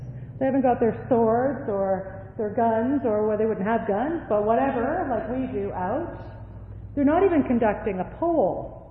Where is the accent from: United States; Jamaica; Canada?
Canada; The weather? We're Canadian, after all.